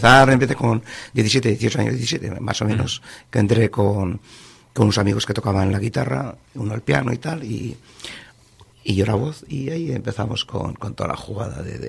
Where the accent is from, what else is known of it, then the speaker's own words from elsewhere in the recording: Bilbao, Basque Country, Spain; born there; Yo he nacido en Bilbao.